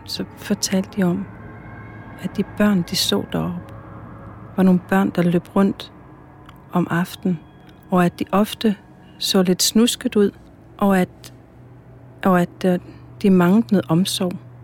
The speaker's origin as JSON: {"language": "Danish", "country": "Greenland", "said": "Fordi jeg har altid vidst, at jeg var grønlænder."}